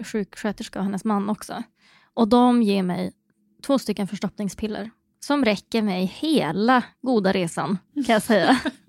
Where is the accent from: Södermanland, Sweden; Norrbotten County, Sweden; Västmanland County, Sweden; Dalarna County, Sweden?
Norrbotten County, Sweden; Kalix; Du vet, jag är från Kalix, jag kan inte tävla.